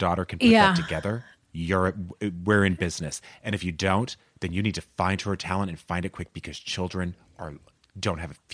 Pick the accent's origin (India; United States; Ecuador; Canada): Canada; moved away as an adult; now in Madrid, Spain; I am a Canadian expat living and working in Madrid for the last 8 years.